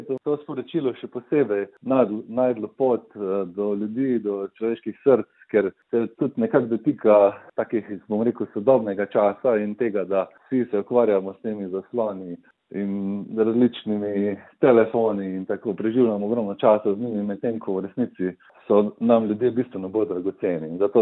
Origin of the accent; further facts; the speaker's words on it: Carinthia, Slovenia; ker v bistvu kot Korošec, takrat, ko sem jaz začenil v tej industriji, ni bilo prav veliko Korošcev